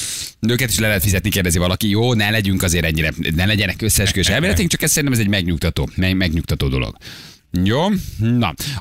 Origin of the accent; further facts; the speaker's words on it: Budapest, Hungary; Ó, hát kedvenc helyem, ott nőttem föl.